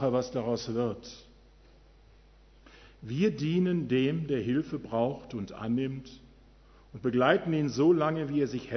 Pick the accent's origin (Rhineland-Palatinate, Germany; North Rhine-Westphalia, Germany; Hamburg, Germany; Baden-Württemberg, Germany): North Rhine-Westphalia, Germany; Wuppertal; Gestern hatte ich ein Seminar in meiner alten Heimat Wuppertal